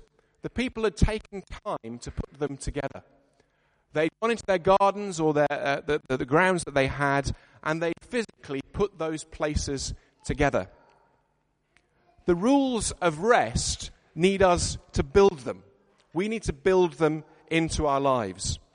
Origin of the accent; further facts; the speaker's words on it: Yorkshire and the Humber, United Kingdom; being a Yorkshireman, a garden shed is something that is sacred territory as a man cave